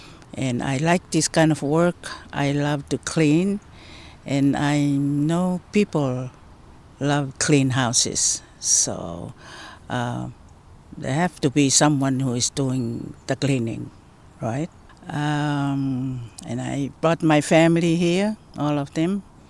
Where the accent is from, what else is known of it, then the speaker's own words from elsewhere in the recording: Tonga; English is a second language; moved away as an adult; now in United States; I come from Tonga. I arrived at the United States May 20th, 1962. That was in Hawaii